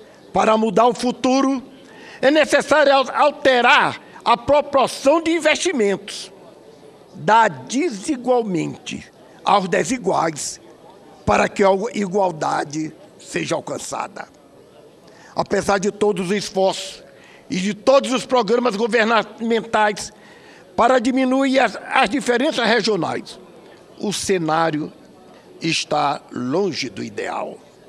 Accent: Maranhão, Brazil; No Maranhão, minha terra, por exemplo

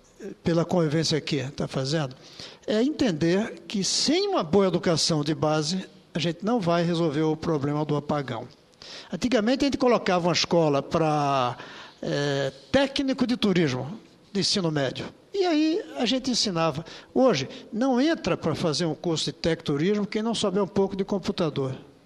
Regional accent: Pernambuco, Brazil; born there; moved away as an adult; now in Brasília, Brazil; Eu sou representante, sou candango representante de Brasília, mas nasci em Pernambuco, mantenho minhas relações, já saí de lá adulto

